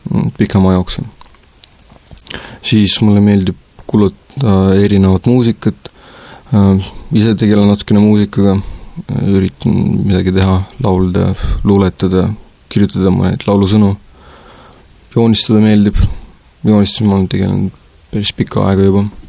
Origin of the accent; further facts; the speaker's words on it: Kuressaare, Saare County, Estonia; also born or lived in Tallinn; minu ema on rahvuselt valgevenelane ja isa on mul ukrainlane. Ja kui ma olin 6-aastane, siis ma emaga kolisin Kuressaarde ja siin hakkasin koolis käima.